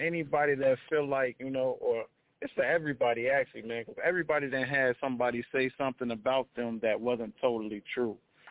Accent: Houston, Texas, United States; man, from Houston, Texas.

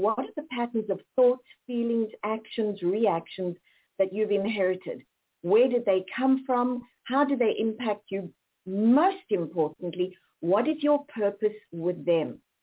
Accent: South Africa; now in United States; I am originally from South Africa, now living in Texas.

